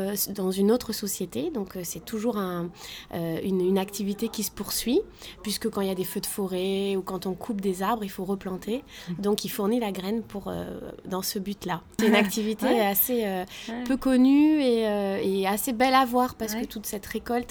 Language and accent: French; Bordeaux, Nouvelle-Aquitaine, France; Alors moi je viens de Bordeaux et j'ai passé toute mon enfance dans le Médoc, beaucoup à la plage et beaucoup aussi dans les forêts de pins avec mon père.